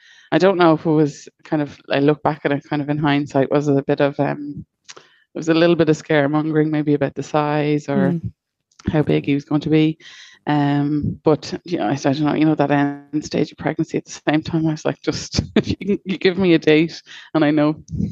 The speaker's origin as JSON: {"language": "English", "town": "Dublin", "region": "Leinster", "country": "Ireland", "said": "from Dublin."}